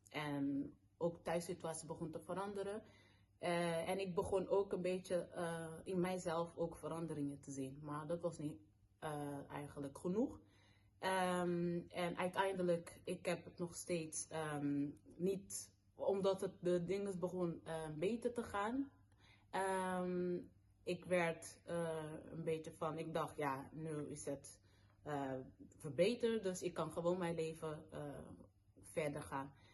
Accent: Rotterdam, South Holland, Netherlands; ik kom uit De Gaardesingel, Rotterdam.

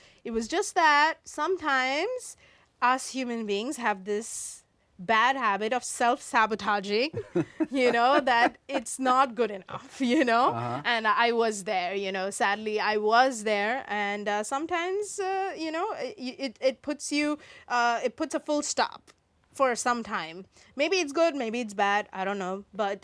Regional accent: India; because I'm from India, you know?

